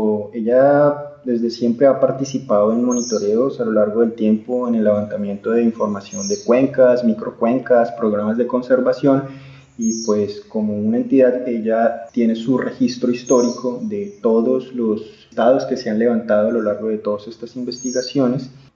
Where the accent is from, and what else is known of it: Colombia